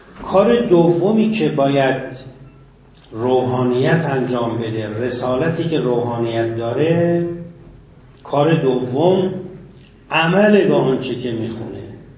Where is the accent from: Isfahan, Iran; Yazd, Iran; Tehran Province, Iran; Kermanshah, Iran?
Yazd, Iran; Abarkuh; ما سال 52 در شهر خودمون ابرکو طلبه شدیم. اولش 23 نفر بودیم